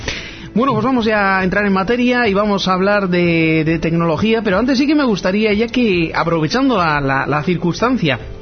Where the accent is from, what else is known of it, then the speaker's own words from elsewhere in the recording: Bilbao, Basque Country, Spain; que somos de Bilbao, así que. Y en algunos casos del centro.